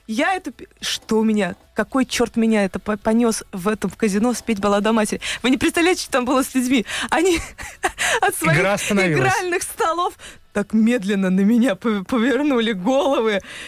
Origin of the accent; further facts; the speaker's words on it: Samara, Samara Oblast, Russia; я из Самары, сама из города.